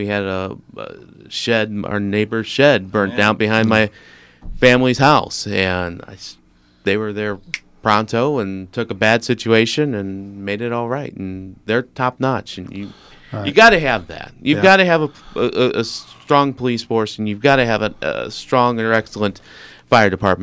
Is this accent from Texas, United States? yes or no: no; Staunton, Virginia, United States; tell us a little bit about what's going on in the fair city of Staunton, my hometown.